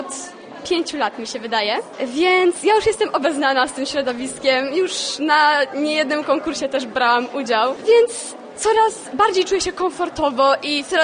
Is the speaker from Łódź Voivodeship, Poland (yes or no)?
yes; Łódź Voivodeship, Poland; mam 16 lat, jestem z Osekowa i aktualnie uczęszczam do liceum imienia Tadeusza Kościuszki w Wieluniu.